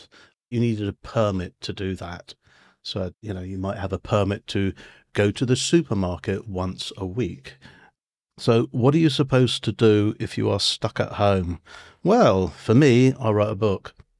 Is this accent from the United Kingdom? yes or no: yes; England, United Kingdom; accent: British; I'm a Brit, as you can tell by the accent.